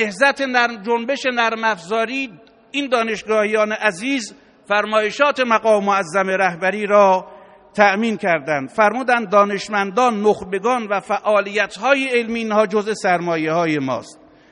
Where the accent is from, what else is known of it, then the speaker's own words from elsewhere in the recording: Iran; به بنده به عنوان یک ایرانی میگفت